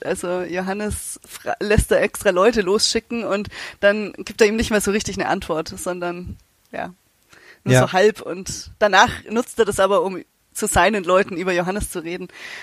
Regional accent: Nuremberg, Bavaria, Germany; moved away as an adult; now in Baden-Württemberg, Germany; Eigentlich komme ich aus Nürnberg, aber ich lebe schon seit über 15 Jahren in Baden-Württemberg und bin mittlerweile auch schon gut ins Schwäbische reingekommen

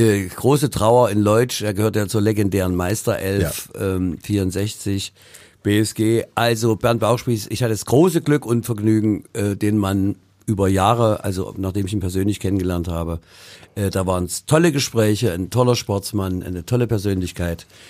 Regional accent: Leipzig, Saxony, Germany; Dahingehend als Leipziger sage ich

